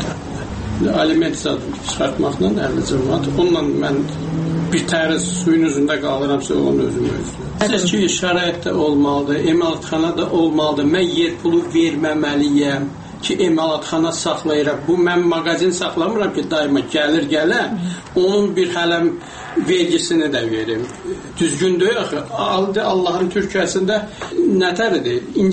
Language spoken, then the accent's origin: Azerbaijani; Ganja, Azerbaijan; Mən özüm Gəncəliyəm.